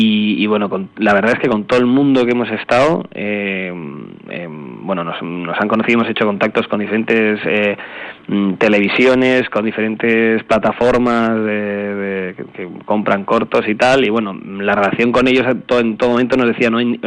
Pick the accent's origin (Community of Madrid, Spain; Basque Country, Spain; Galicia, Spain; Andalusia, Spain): Basque Country, Spain; Nos conocen un poquitín allí como los vascos locos